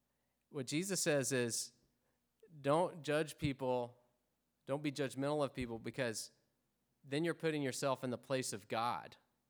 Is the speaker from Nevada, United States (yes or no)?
no; Arkansas, United States; I'm from Arkansas, and I can't even remember the right way to say it.